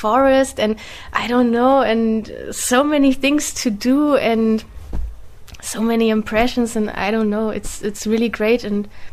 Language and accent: English; Germany; English is a second language; now in Ljubljana, Slovenia; I'm from Germany. I'm studying social work in Ljubljana.